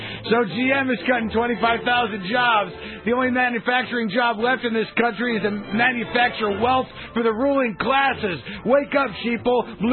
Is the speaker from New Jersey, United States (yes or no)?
yes; Jersey City, New Jersey, United States; born there; My father's parents were in Jersey City. I was born in Jersey City.